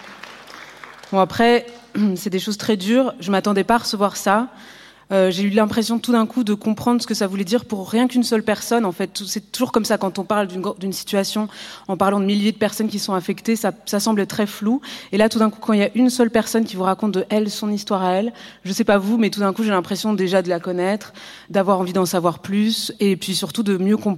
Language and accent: French; Belgium; la grosse belge, je suis belge